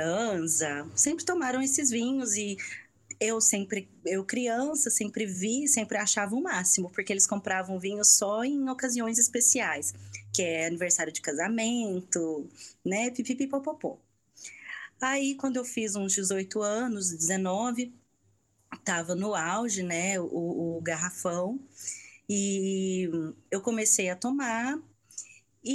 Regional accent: Uberaba, Minas Gerais, Brazil; Bom, eu sou de Uberaba, de Minas Gerais, sou filha única, sou professora de inglês.

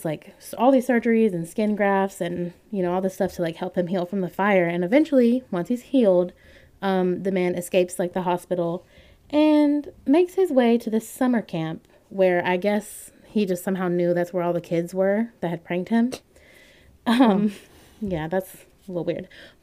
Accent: Southern United States, United States; I'm from the South, so don't know.

